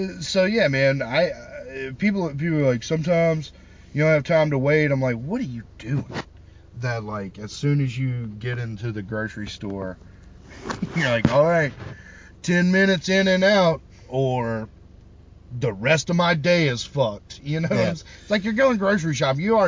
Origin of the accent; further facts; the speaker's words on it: Mississippi, United States; I'm from Mississippi. I've seen scary shit.